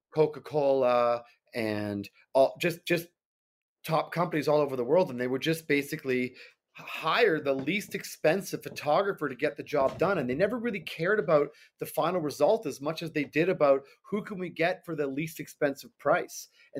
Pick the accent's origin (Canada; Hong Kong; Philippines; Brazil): Canada; Toronto, Ontario; moved away as an adult; now in New York, United States; I'm originally from Toronto, Canada. I moved to New York in 1994 to go to Parsons School of Design for photography.